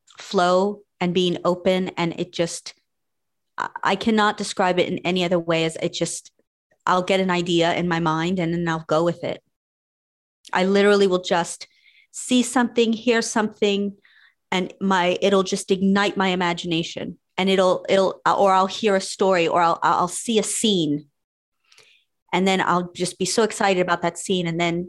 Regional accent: United States; being Mexican American, you grow up with a lot of folklore and a lot of tales.

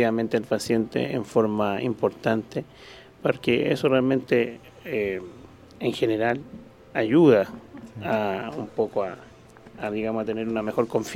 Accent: Iquique, Tarapacá, Chile; en la ciudad de Iquique. Yo soy iquiqueño y en esa ciudad trabajé 5 años en esta área.

